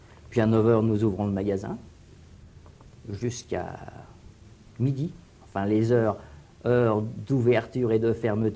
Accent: Orléans, Centre-Val de Loire, France; je suis né à Orléans et j'habite Orléans donc depuis 1922.

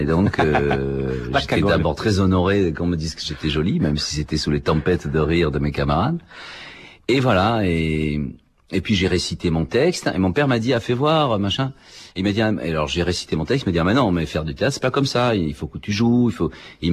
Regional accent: Marseille, Provence-Alpes-Côte d'Azur, France; born there; Oui, je suis né en 1950 à Marseille.

